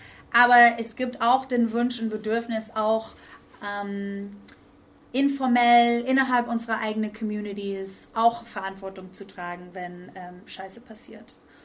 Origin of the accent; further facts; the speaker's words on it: United States; German is a second language; moved away; also ich bin in den Staaten groß geworden, vielleicht hört ihr das auch in meinem Akzent